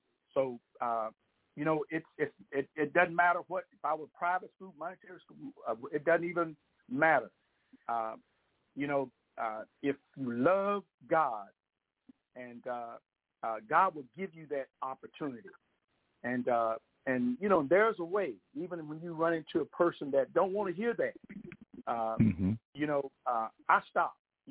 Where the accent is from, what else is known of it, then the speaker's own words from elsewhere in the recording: Palestine, Arkansas, United States; I'm from Palestine, Arkansas.